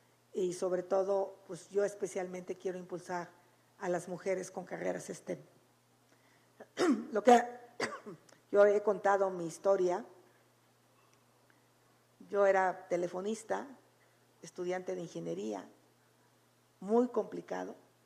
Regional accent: Hidalgo, Mexico; moved away; Yo tampoco regresé a Hidalgo y tampoco regresé a mi pueblo

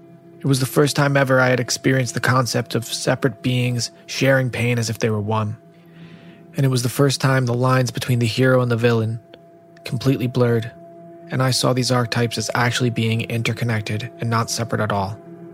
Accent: Long Island, New York, United States; My fighting days culminated at the age of 19 in my hometown of Long Island, New York.

